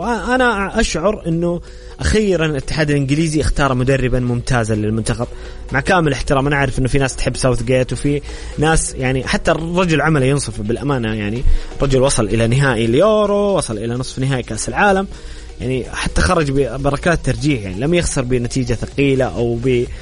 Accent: Saudi Arabia; والله مو عشان يعني انا سعودي

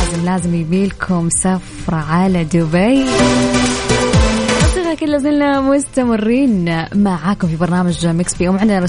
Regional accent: Jeddah, Makkah Province, Saudi Arabia; وكان الله في عوننا أكيد أهل جدة

